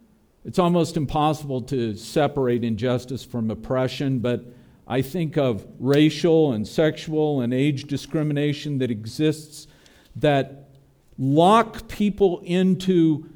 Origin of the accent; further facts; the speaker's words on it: California, United States; Cheryl and I come from the Central Valley of California.